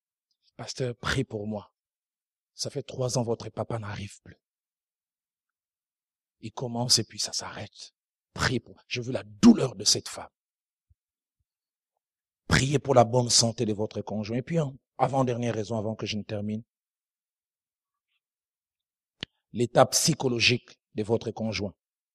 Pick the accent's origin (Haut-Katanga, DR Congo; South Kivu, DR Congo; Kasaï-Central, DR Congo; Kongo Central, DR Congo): Kongo Central, DR Congo; Matadi; J'ai assisté à une réunion de couple chez nous, au Bas-Congo, à Matadi.